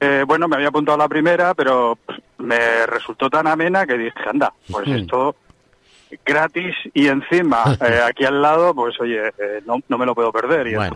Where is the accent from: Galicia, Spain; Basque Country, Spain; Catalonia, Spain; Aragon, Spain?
Basque Country, Spain; Bilbao; moved away as an adult; now in Madrid, Spain; Pues soy de Bilbao, pero ya por exilio laboral vivo ya desde hace mucho tiempo en Madrid.